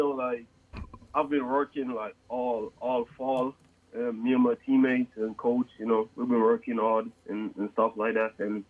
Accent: Jamaica; I'm from Jamaica, so I've been making my own Jamaican meal, like, every day

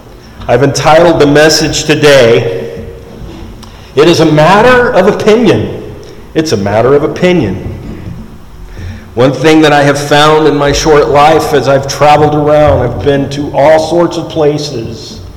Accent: the South, United States; I'm from the South. I just spent some time in Florida.

